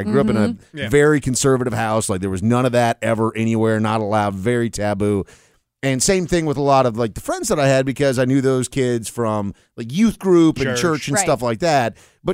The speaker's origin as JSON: {"language": "English", "region": "Scotland", "country": "United Kingdom", "said": "I'm Scottish. Who are we kidding?"}